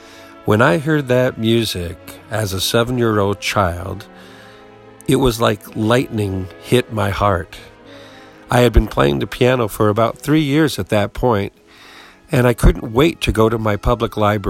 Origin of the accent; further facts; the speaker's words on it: Bay City, Michigan, United States; I'm from Bay City, Michigan.